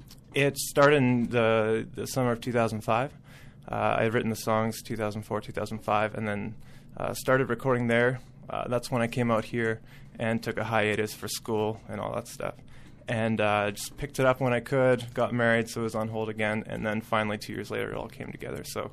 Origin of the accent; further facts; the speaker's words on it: Winnipeg, Manitoba, Canada; now in Edmonton, Canada; I'm originally from Winnipeg, actually.